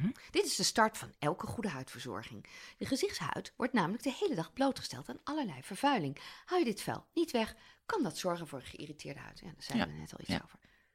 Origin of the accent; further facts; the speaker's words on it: 's-Hertogenbosch, North Brabant, Netherlands; Ik kom uit Brabant, hè, Den Bosch.